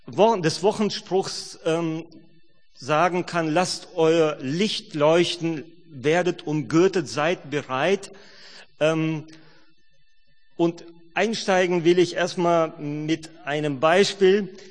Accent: North Rhine-Westphalia, Germany; ich komme aus der Baptistengemeinde in Herne. Ich bin sozusagen ein Grenzgänger, komme aus Westfalen.

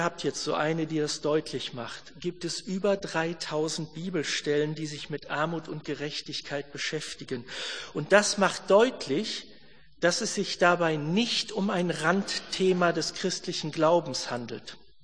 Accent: Wiedenest, North Rhine-Westphalia, Germany; Ich bin in Wiedenest aufgewachsen, in der Bibelschule.

